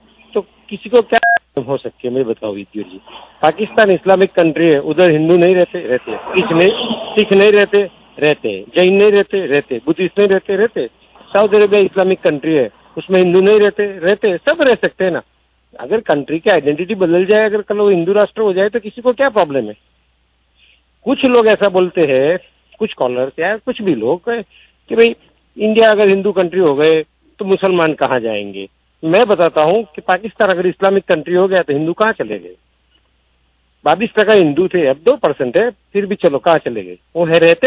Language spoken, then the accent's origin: Hindi; Gujarat, India; हम गुजरात से हैं, गुजरात में कितने लोग कराची से आए थे